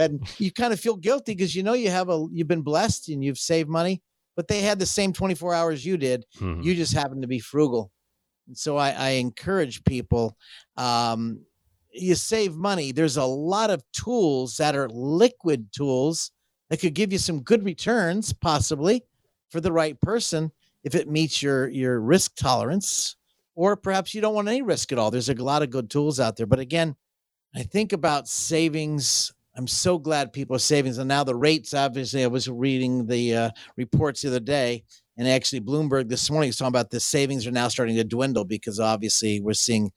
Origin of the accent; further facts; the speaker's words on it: Jacksonville, Florida, United States; We grew up in Jacksonville, Florida